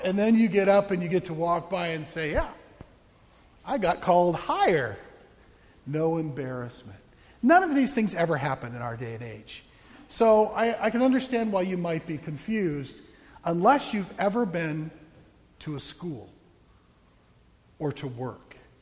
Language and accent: English; Arizona, United States; Now, I remember the playground very well. I grew up in Arizona, and in our playground, when you were in fifth and sixth grade